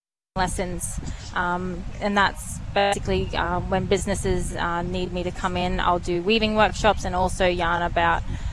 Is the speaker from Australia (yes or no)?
yes; Mossman, Queensland, Australia; now in Cairns, Australia; Yep, so I'm from Mossman Daintree. I grew up there and I've been in Cairns now for probably the last 15 years.